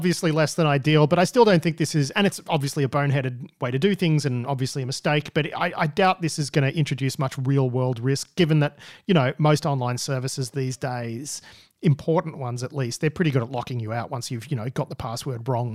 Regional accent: Australia; you're a New Zealander in New Zealand, I'm an Australian in Australia

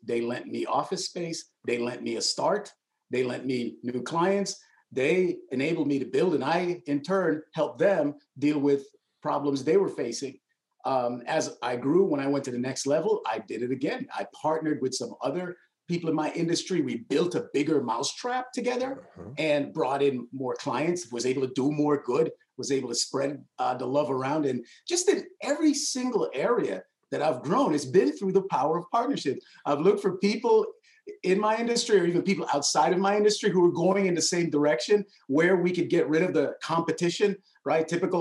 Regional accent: New York, United States; also born or lived in Connecticut; I grew up in New York and Connecticut.

